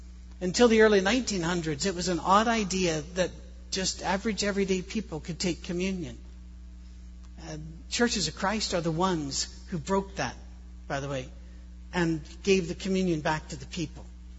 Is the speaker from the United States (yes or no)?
no; Scotland, United Kingdom; If your mother is Irish and your father is Scottish, like mine, you're not Scots-Irish. You know, I'm Scottish with an Irish mother, is the way it's said.